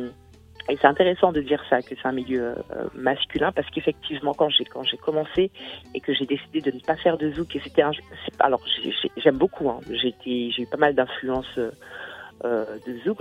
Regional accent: Guadeloupe, France; also born or lived in Antony, France; Maintenant, ma famille est rentrée aux Antilles, donc on était très, très jeunes. Moi, j'avais 2 ou 3 ans. Et donc, j'ai grandi là-bas, j'ai fait toute ma scolarité là-bas.

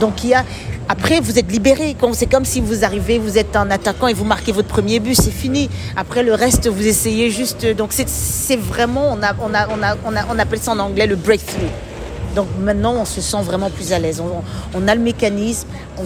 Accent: Cameroon; Je suis du Cameroun, donc c'est une icône pour nous.

